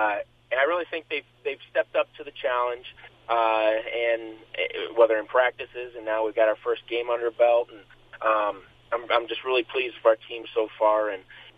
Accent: Clarion, Iowa, United States; I'm originally from Clarion. I currently reside in Clarion. That's where I work my full time job.

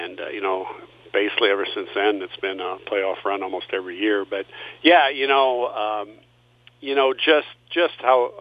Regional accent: Riceville, Iowa, United States; being from North Iowa, I grew up in Riceville and not that too far away from here

